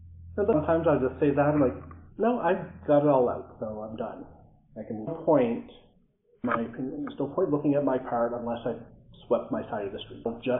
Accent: Ottawa, Ontario, Canada; I am from Ottawa, Ontario. In OA since 2000.

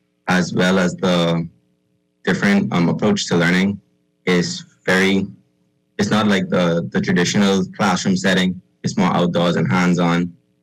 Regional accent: Grand Bahama, Bahamas; now in Nassau, Bahamas; I'm from Grand Bahama. I'm currently working in Nassau, Providence

